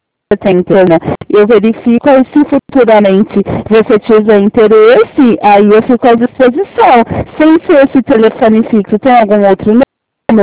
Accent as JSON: {"language": "Portuguese", "town": "Ribeirão Preto", "region": "São Paulo", "country": "Brazil", "said": "Nós somos daqui de Ribeirão Preto."}